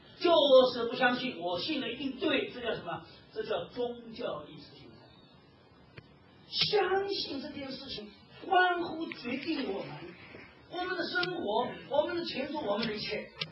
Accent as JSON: {"language": "Chinese", "region": "Shanghai", "country": "China", "tie": "born or raised there", "said": "在上海每一个弄堂里面都有一个火，都有一个炼钢炉的。我小时候在那边看的"}